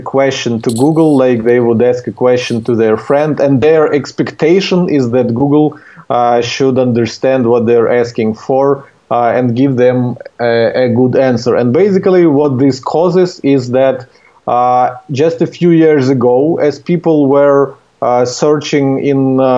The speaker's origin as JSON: {"language": "English", "country": "Ukraine", "tie": "born there", "second_language": "English", "said": "I was born in Ukraine, and here's where my accent is coming from."}